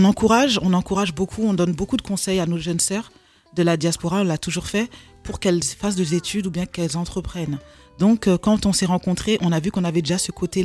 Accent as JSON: {"language": "French", "country": "France", "tie": "born there", "moved": "as an adult", "said": "Je suis née en France."}